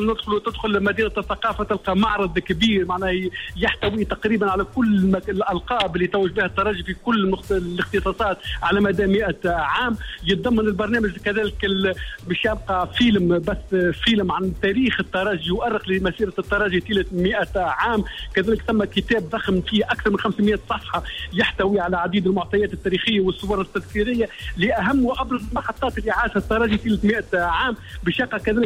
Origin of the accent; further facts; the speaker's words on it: Tunisia; من حقنا كتونسيين اليوم نفتخروا